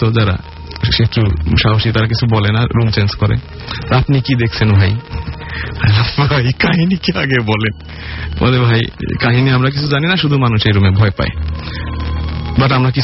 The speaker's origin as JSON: {"language": "Bangla", "town": "Pabna", "region": "Rajshahi Division", "country": "Bangladesh", "tie": "born or raised there", "said": "আমার দেশের বাড়ি হচ্ছে পাবনা, তো আমাদের একটা আম গাছ ছিল বড় বাড়ির সামনে।"}